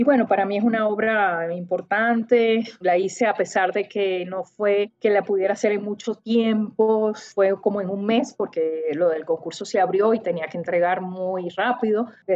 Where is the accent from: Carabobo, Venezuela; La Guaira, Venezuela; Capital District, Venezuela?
Capital District, Venezuela; Caracas; termino con esa imagen o estampa de mi ciudad natal, que sería Caracas.